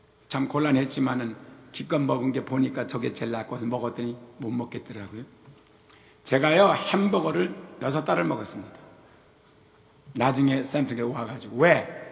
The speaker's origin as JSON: {"language": "Korean", "country": "South Korea", "said": "분명히 내가 한국 사람이고 한국에 있는데 일본 시민권자야 우리가. 일본의 영역에 살고 있었다 이 말이에요."}